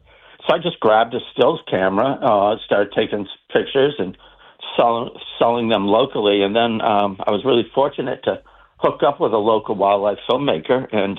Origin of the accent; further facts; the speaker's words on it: New England, United States; also born or lived in Maine; I grew up here in New England, and we had a farm in Maine, and also one here in Rockport, Massachusetts.